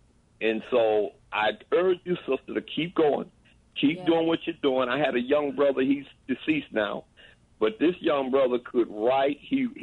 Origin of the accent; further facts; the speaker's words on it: Detroit, Michigan, United States; I was from Detroit. Like I said, came here doing some background singing and was here, been here ever since.